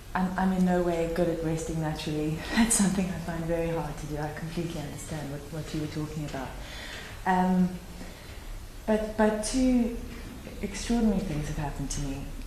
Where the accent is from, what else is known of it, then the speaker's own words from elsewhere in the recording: South Africa; And growing up in South Africa and working in places like Mozambique and Rwanda